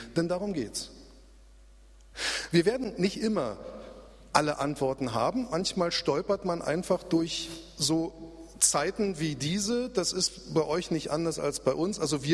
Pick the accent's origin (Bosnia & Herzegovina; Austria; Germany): Germany; weil wir eben so Sicherheits- und Kontrollfanatiker sind, vor allem wir Deutschen.